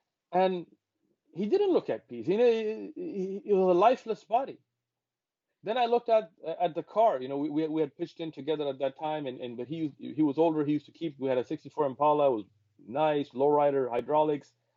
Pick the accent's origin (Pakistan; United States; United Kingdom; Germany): Pakistan; No, I'm from Pakistan, man. I'm Pashtun.